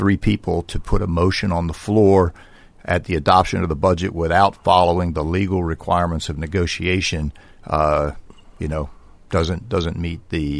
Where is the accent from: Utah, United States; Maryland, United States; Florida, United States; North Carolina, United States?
Maryland, United States; I grew up in Prince George's County. I came back to Prince George's County knowing that there were significant issues confronting the district.